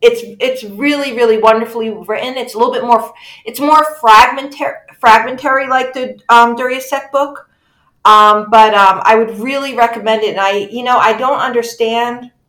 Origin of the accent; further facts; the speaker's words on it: United States; every time I get to one of these words, I'm like, I am so American.